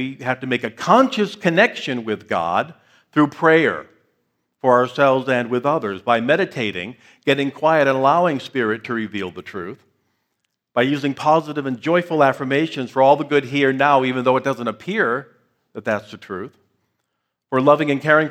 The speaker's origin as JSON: {"language": "English", "region": "New York", "country": "United States", "said": "I'm from New York. What are you telling me?"}